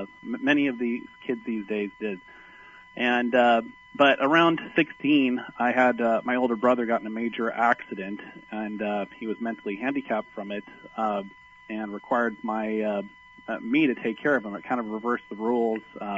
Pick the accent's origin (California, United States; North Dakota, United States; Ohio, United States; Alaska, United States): California, United States; Well, I'm true blue from Southern California, and I grew up in a normal family.